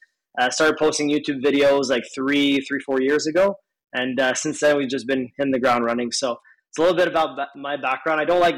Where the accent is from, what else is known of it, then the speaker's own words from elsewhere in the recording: Montreal, Quebec, Canada; It's so I'm from Montreal, and like you guys down in Florida, and it's a little bit chillier up here than it is down there